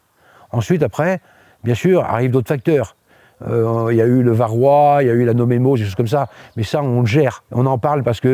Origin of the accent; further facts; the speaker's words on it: Lavoux, Nouvelle-Aquitaine, France; Je suis né dans le Poitou, dans un petit village à 2 km d'ici, à Lavoux. Mes parents étaient agriculteurs.